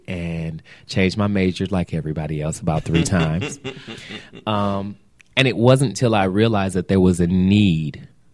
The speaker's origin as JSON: {"language": "English", "town": "Toledo", "region": "Ohio", "country": "United States", "also_born_or_lived": "Detroit", "said": "I came from Northwest Ohio, Southeast Michigan. Mm. Yeah, you know, started in Toledo, Ohio, and then Southeast Michigan, Detroit, of course."}